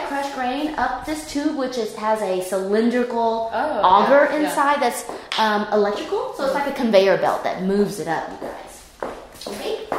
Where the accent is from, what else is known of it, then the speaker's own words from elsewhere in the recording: Vietnam; English is a second language; also born or lived in Boston / New Orleans; now in Dallas, United States; I'm actually originally from Vietnam, but since moving to the States, I've lived in like Boston, New Orleans, Dallas